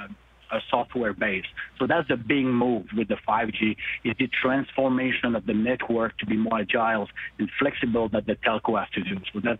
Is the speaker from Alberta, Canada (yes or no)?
no; Montreal, Quebec, Canada; I'm from Montreal.